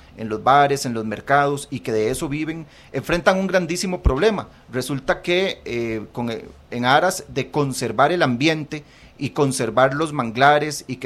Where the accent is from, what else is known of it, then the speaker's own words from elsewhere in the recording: San José, Costa Rica; quienes crecimos en San José, en el área metropolitana